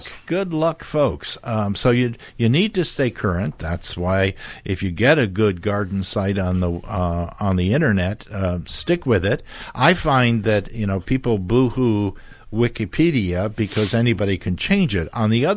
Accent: Ohio, United States; my childhood neighbor growing up in Ohio had quite a variety of roses that she was growing next door

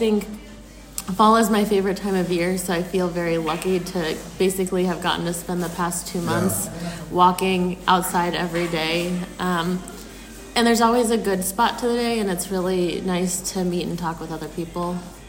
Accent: Omaha, Nebraska, United States; also born or lived in Kansas; I grew up in Omaha, Nebraska, and have spent the past 10 years working in small towns in Kansas.

